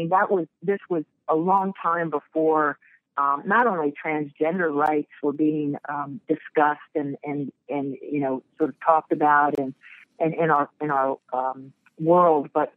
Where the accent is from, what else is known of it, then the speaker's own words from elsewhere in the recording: Maryland, United States; and I grew up in Maryland, which I didn't grow up in the mountains for sure.